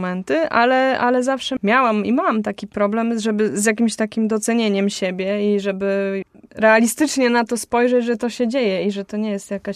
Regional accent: Białystok, Podlaskie Voivodeship, Poland; No na pewno u siebie w Białymstoku zawsze lubię występować, bo jakoś tak...

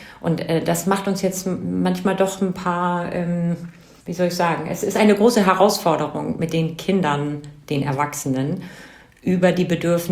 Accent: Northern Germany, Germany; Also ich komme aus dem Norden, ganz evangelisch

